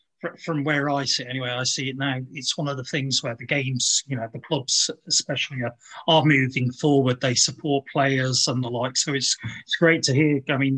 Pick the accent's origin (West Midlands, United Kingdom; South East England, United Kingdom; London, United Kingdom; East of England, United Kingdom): West Midlands, United Kingdom; Tamworth; I'm from Tamworth originally.